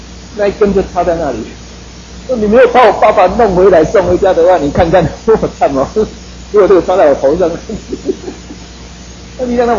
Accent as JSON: {"language": "Chinese", "country": "Taiwan", "said": "但是我们知道说有时候我们台湾人会这样"}